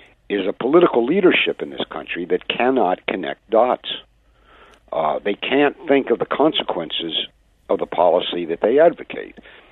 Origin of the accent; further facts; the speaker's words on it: Kentucky, United States; Everything that Senator Paul from my home state of Kentucky has said